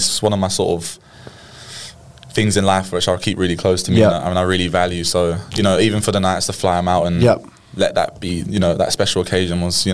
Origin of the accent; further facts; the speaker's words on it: England, United Kingdom; Like, for example, I'm from England. Soccer's huge, but I'm not really.